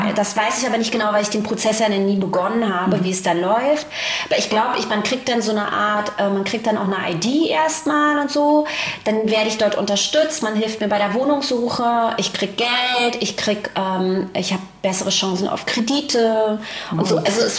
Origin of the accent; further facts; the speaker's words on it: Berlin, Germany; weil Berlin ja meine Heimat ist. Ich bin hier geboren